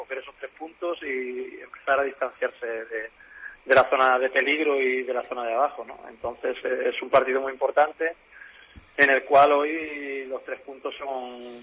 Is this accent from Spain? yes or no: yes; Jerez de la Frontera, Andalusia, Spain; Vivo en Jerez, aquí en mi tierra, sí, sí.